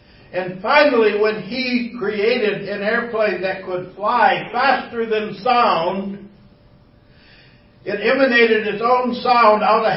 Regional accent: Cadillac, Michigan, United States; But I grew up in Cadillac, 100 miles north of here. And Cadillac is next to the highest place anywhere in the state of Michigan. And there on that farm, we had a big hill.

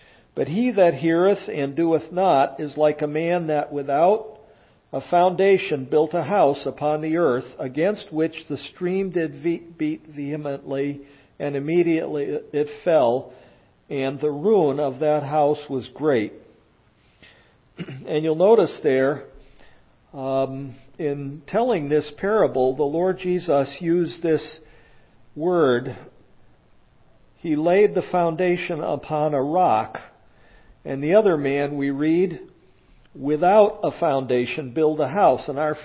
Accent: Bethany, Connecticut, United States; I'm from Connecticut in a little town called Bethany up in the hills.

